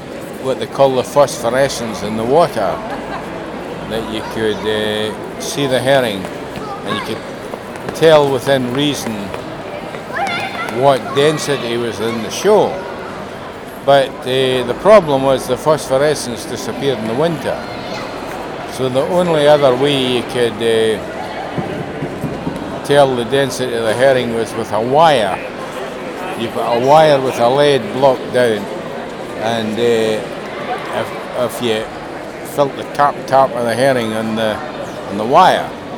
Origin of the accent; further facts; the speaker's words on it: Carradale, Scotland, United Kingdom; my family background is I was brought up in Carradale. I was born in 1947 and was brought up in Carradale right through the 40s, the 50s and the 60s. My grandfather and uncles were prolific ring net fishermen.